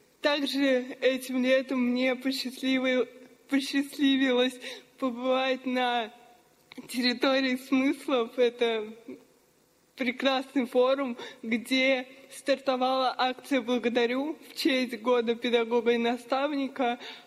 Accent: Vladimir Oblast, Russia; мне 16 лет, и я из Владимирской области

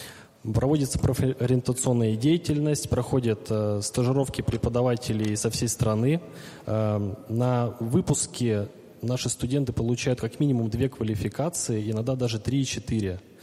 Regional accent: Kemerovo Oblast, Russia; из Кемеровской области, Кузбасс. Работаю мастером производственного обучения в Кузнецком индустриальном техникуме города Новокузнецка.

